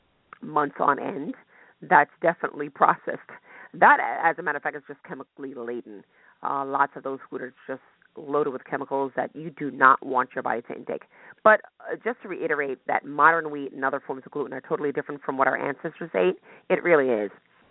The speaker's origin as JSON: {"language": "English", "town": "New York City", "region": "New York", "country": "United States", "said": "Yes, I said blocks. I'm from New York City, so hey, I say blocks."}